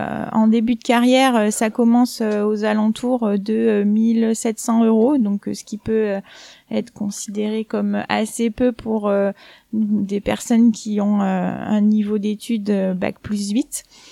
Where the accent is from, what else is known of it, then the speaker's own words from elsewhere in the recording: Privas, Auvergne-Rhône-Alpes, France; born there; moved away as an adult; also born or lived in Grenoble / Marseille; now in Nantes, France; je suis née à Privas, en Ardèche, donc plutôt dans le sud-est de la France. Ensuite, j'ai entamé mes études à l'université à Grenoble, donc j'ai fait une première année à Grenoble. Ensuite, j'ai poursuivi à Marseille, où je suis restée 8 ans.